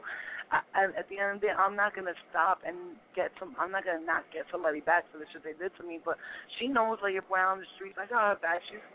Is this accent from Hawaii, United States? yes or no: no; New York, United States; New York. I'm from New York.